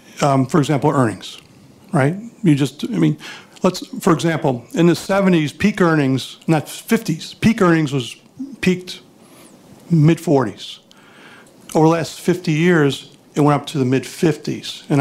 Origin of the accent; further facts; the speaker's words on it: Chicago, Illinois, United States; now in Houston, United States; My hometown, Chicago, there's a significant crime problem there.